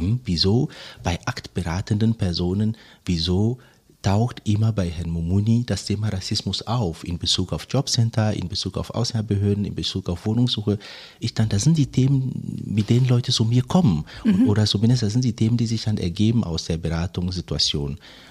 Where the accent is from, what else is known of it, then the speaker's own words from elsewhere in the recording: Togo; German is a second language; also born or lived in Côte d'Ivoire; Mein Studium fing ja in Togo an, geboren in Côte d'Ivoire, aber migrationsbedingt oder nachdem die Eltern das wollten, sind wir zurück nach Togo. Und ich habe in Togo studiert.